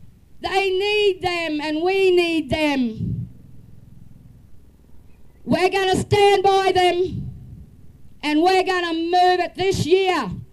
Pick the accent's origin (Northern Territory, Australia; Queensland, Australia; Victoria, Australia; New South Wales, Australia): Northern Territory, Australia; Tiwi Islands; born there; I'm also a Nyalapon woman. I was born on the Tiwi Islands in the Arafura Sea.